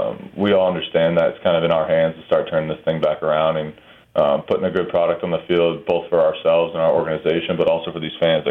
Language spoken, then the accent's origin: English; Massachusetts, United States; like I grew up outside of Boston.